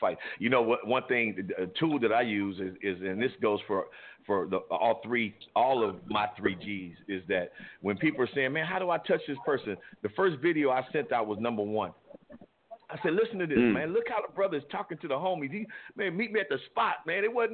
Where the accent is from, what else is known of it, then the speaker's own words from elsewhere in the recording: Compton, California, United States; I grew up in Compton back when gangbanging just started.